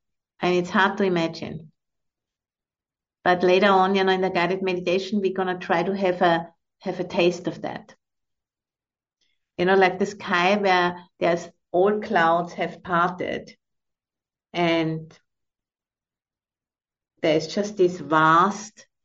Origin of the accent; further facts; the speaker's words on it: Austria; when I was young, I was growing up in Austria, you know, which is a Catholic country.